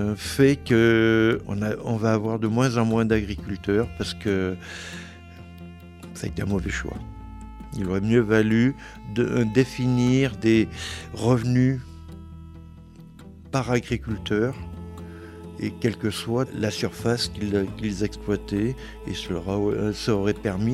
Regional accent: Auvergne-Rhône-Alpes, France; Pas comme ça se faisait chez moi dans le Cantal

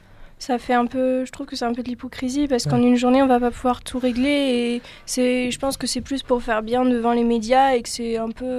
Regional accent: France; Je pense qu'on doit pas être les seuls à intervenir en tant que Français

